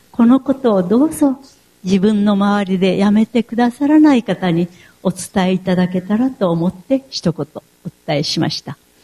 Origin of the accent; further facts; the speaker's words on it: Nara, Japan; 奈良県の生まれです。そして3歳から奈良市に住み、そして学生時代からなんと46年間、年齢が分かってしまいますけれども京都に通い続けてきました。